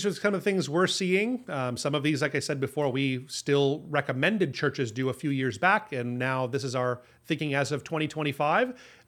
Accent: Hawaii, United States; I'm from Hawaii. I don't know how to make this decision on who can, when we should be driving to church or not.

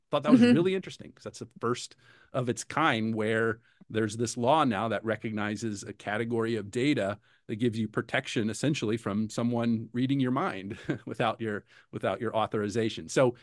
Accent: Midwest, United States; that's a term that I use because I'm from the Midwest, probably.

